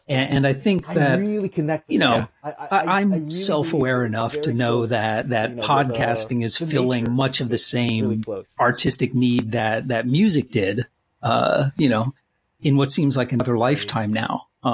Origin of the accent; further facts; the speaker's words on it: Washington, District of Columbia, United States; I grew up with that. I grew up in D.C.